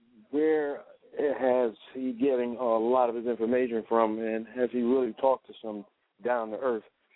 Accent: Brooklyn, New York, United States; I'm from the Brooklyn area. I'm pretty well known in Brooklyn, and it was the early 80s when I was around in Brooklyn, New York

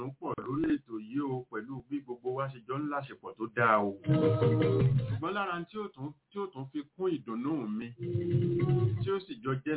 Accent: Ibadan, Oyo, Nigeria; Ọmọ Àbàdàn ni mí.

